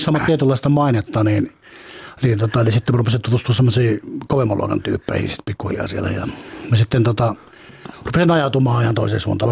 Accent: Häme, Finland; accent: Häme dialect; Koska mä puhun Hämeen murretta

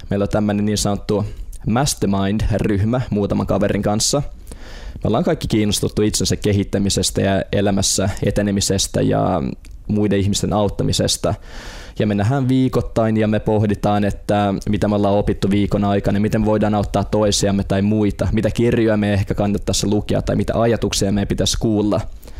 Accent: Helsinki, Uusimaa, Finland; asuin lapsuuteni Itä-Helsingissä, ja sehän on tosi tämmöinen monikulttuurinen paikka. Oli tummaihosia, oli arabitaustaisia, oli venäläistaustaisia, inkerisuomalaisia, ihan kaikkia.

